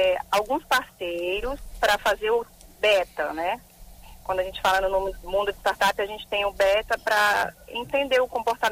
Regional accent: Espírito Santo, Brazil; A gente é pioneira, nós duas somos capixabas e o projeto é 100% capixaba.

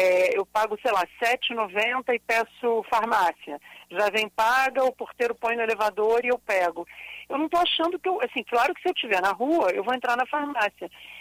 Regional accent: Niterói, Rio de Janeiro, Brazil; mas eu não sou carioca, eu sou Papa Goiaba.

